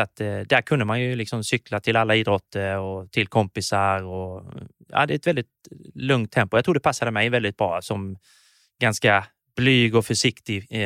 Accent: Alvesta, Kronoberg County, Sweden; Uppväxt i Alvesta, 17 exakta kilometer från Växjö, som jag har rest väldigt mycket.

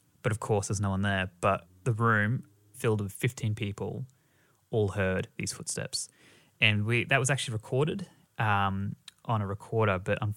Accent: Brisbane, Queensland, Australia; this one is back in my hometown of Brisbane

